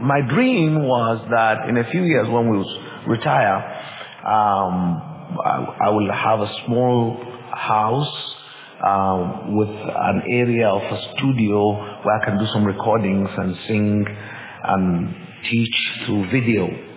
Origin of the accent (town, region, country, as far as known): Jos, Plateau, Nigeria